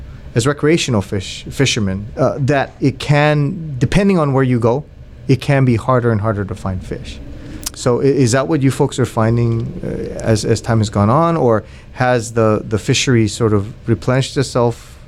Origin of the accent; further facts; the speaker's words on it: Hawaii, United States; I grew up on the Big Island.